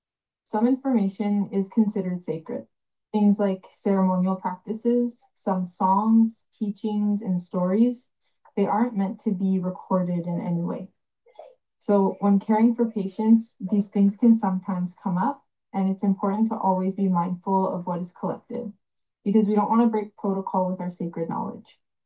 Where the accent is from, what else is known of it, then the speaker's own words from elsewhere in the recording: Ontario, Canada; I'm from Doki's First. Nation, and I am their clan. I'm Anishinaabe and Franco-Ontarian.